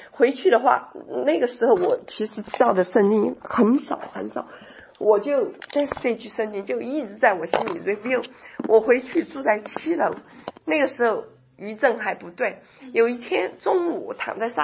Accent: Sichuan, China; 那个是我是四川人，他那个大四川大地震离我的家乡只有20公里，离我住的那个房子只有25公里左右，几十分钟的路程。

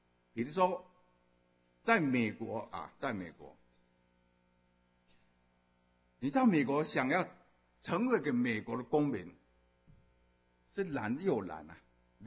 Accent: Taiwan; also born or lived in Zhongli / Kaohsiung; now in United States; 好像在 台湾的时候，我从我的老家乡下，我搬到城市，你要去户政事务所做个什么迁移

